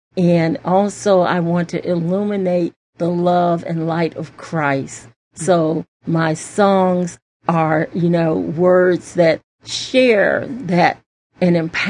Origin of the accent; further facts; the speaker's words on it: Chicago, Illinois, United States; And I am actually from Chicago. That's where I was born and raised. Came to Virginia for school, VCU.